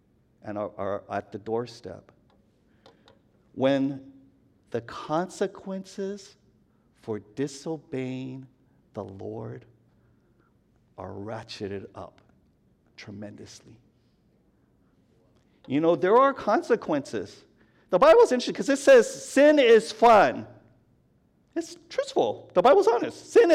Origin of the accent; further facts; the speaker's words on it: Sacramento, California, United States; I'm from Sacramento. I have no affinity to Sacramento, right?